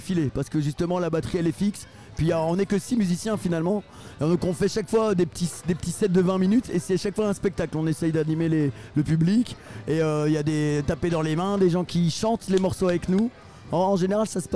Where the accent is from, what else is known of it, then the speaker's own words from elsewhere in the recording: Hauts-de-France, France; Nous on est des gens du Nord, comme on dit. On est des Picards et des gens du Nord mélangés, c'est pas mal.